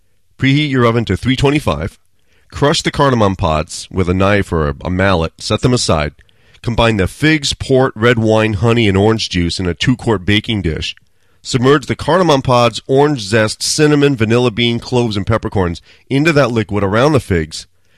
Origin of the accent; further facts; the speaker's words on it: United States; I'm American.